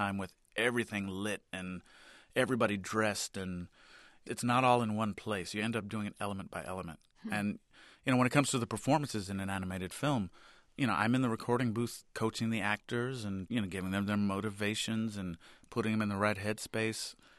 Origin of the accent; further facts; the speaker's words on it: Los Angeles, California, United States; You know, when I was growing up, I grew up in Los Angeles and South Central, and you know, we didn't go to movies too often